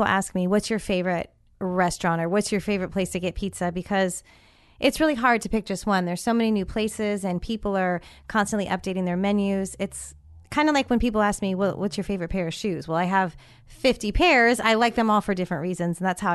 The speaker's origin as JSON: {"language": "English", "region": "California", "country": "United States", "tie": "born or raised there", "lives_now": "Tampa, United States", "said": "Like for me, growing up in California, we were inundated with taquerias."}